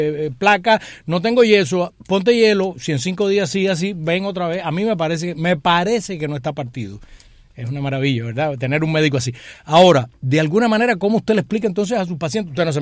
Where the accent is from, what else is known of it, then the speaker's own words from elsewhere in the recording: Venezuela; yo, médico venezolano, de pronto me meten en mi país médicos cubanos